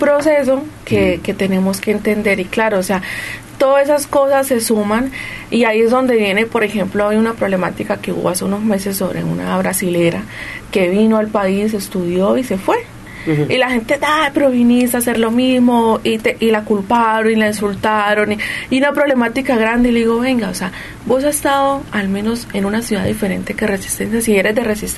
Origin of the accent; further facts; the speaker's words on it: Piedecuesta, Santander, Colombia; yo soy de Bucaramanga, pero soy piedecuestana. Eso queda como a 40 minutos.